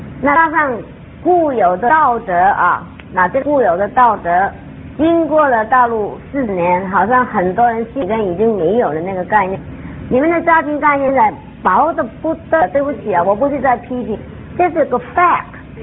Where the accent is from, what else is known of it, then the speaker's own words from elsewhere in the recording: China; 我是大陆出来的。我1958年，当然你们还没出生了那个时候。我今年是60岁了，好，60几岁。